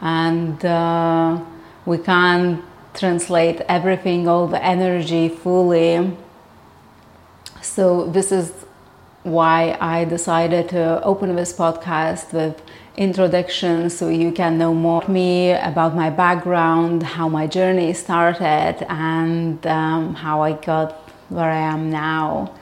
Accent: Lithuania; I grew up in Lithuania, which is a small Baltic country

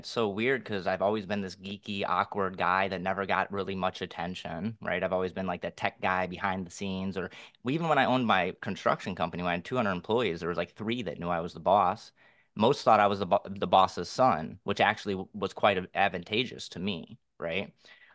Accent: Chicago, Illinois, United States; I grew up in South Chicago. I graduated with 16 white people. I was picked on quite a bit because of my skin color. And to be honest, I'm not even white. I'm Sicilian, which I'm Mediterranean by descent. My family came over in 54

